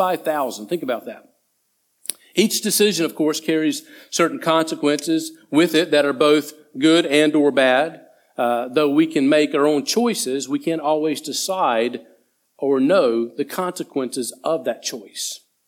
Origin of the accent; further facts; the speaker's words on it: United States; I was born and raised in America, and so I can promise you that this is probably pretty close to being accurate.